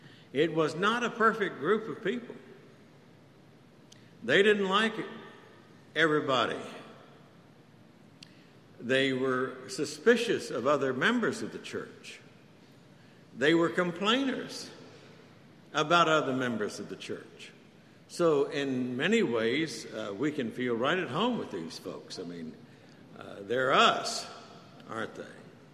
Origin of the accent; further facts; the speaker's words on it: Texas, United States; also born or lived in Oklahoma; You know, I grew up in Texas and Oklahoma.